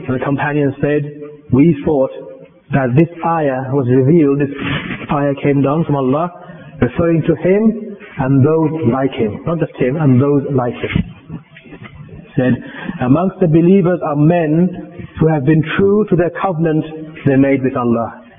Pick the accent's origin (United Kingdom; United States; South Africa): United Kingdom; We have to make a New Year's resolution, I suppose, to follow the culture of this country. We are British.